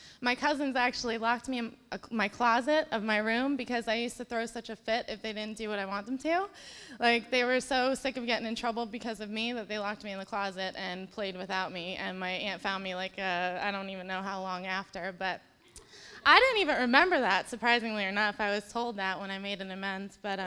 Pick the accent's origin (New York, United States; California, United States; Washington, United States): New York, United States; Staten Island; born there; I was born in Staten Island, New York, to a loving family.